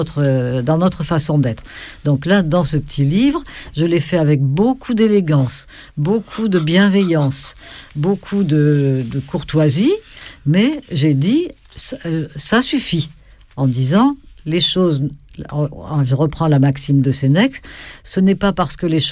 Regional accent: Occitanie, France; je suis lozérienne, que je suis née en Lozère et que j'ai grandi jusqu'à l'âge de mes 18 ans en Lozère

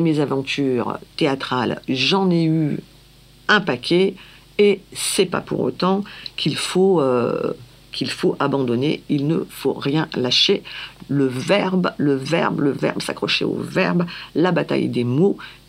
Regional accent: France; born there; Alors moi, je ne viens pas d'Algérie, mais mon père vient d'Algérie. Moi, je suis né en France.

